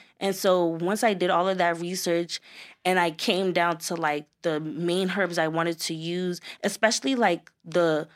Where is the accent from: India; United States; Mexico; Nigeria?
Nigeria; Then me even being Nigerian, I'm just like, nah, I have to pave the way.